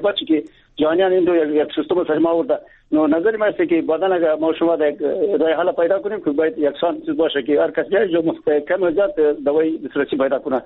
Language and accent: Persian; Baghlan, Afghanistan; ما از بغلان هستم